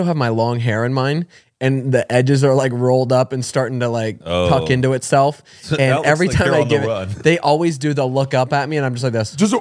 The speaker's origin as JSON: {"language": "English", "region": "Texas", "country": "United States", "said": "Listen, I'm from Texas."}